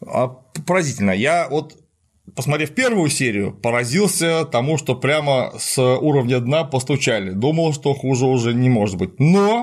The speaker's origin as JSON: {"language": "Russian", "town": "Yelets", "region": "Lipetsk Oblast", "country": "Russia", "said": "Но я только не из Дрезденщины, я из-под Ельца."}